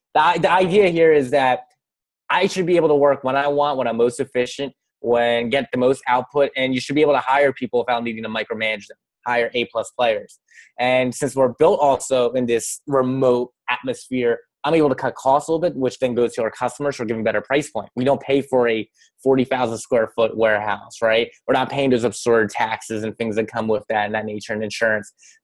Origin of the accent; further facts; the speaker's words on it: New Jersey, United States; now in Philadelphia, United States; I grew up in Jersey, so right over to Ben Franklin. But you know, I've been living in Philly now for over almost a year.